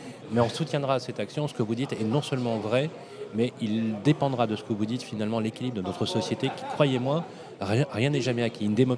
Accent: Vénissieux, Auvergne-Rhône-Alpes, France; born there; Moi, je suis né en Minguette. Moi, je suis né dans une des pires cités de France dans les années 60.

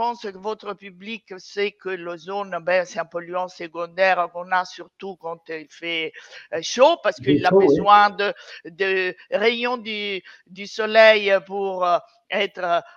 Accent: Rome, Lazio, Italy; born there; French is a second language; Moi, je suis italienne, je suis née à Rome.

